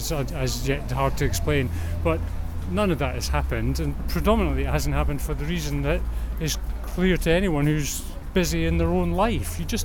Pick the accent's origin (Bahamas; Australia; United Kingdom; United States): United Kingdom; Edinburgh, Scotland; also born or lived in London; I was brought up in Edinburgh.